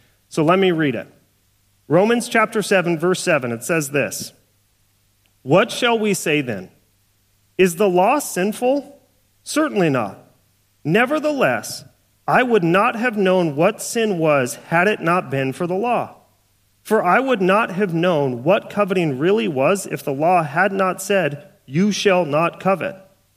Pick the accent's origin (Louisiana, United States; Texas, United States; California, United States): California, United States; Morgan Hill; But I grew up in Morgan Hill, went to a school called Paradise Valley Elementary School.